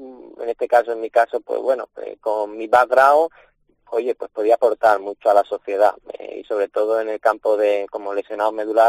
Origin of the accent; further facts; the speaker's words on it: Seville, Andalusia, Spain; como sevillano me parecería magnífico